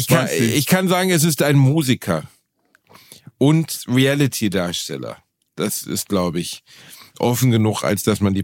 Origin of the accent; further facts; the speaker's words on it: Gelsenkirchen, North Rhine-Westphalia, Germany; ich komme halt immer noch aus Gelsenkirchen, ne?